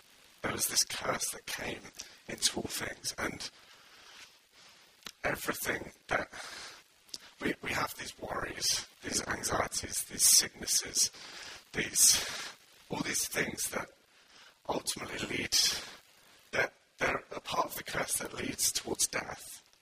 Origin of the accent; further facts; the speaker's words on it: England, United Kingdom; now in Bridgend, United Kingdom; And sadly, I'm from England.